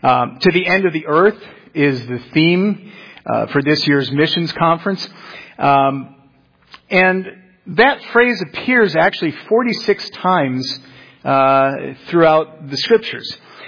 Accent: Chicago, Illinois, United States; I'm originally from Chicago. My wife is Brazilian.

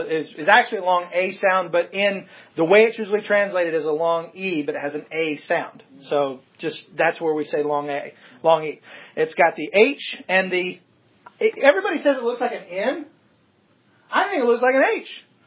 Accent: the South, United States; but I'm from the South and cake r square, pi r round.

